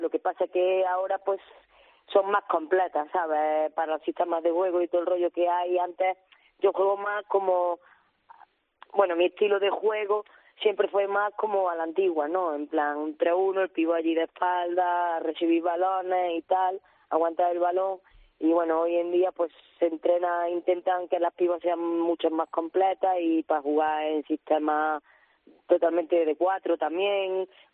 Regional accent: Villarrubia, Andalusia, Spain; yo empecé a jugar con mi amigo, en donde soy yo, de Villarrubia, en mi barrio, allí en Córdoba.

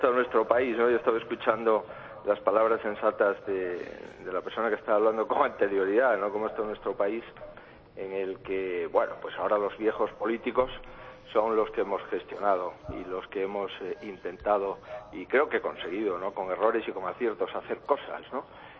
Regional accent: Galicia, Spain; porque soy gallego y en consecuencia soy español, ¿no?

